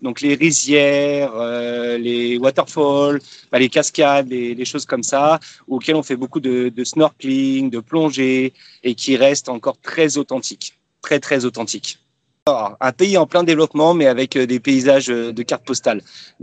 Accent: Nantes, Pays de la Loire, France; Moi, je suis nantais de base

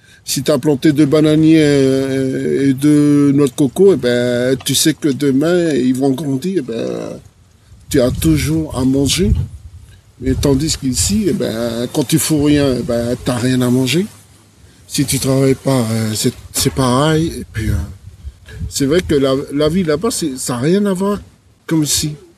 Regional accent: Raivavae, Austral Islands, French Polynesia; born there; Je suis né en Polynésie, surtout au sud de Tahiti, hein, dans les îles australes, à Raivavae. Je suis né là-bas, je suis né à la maison, je ne suis pas né à la clinique.

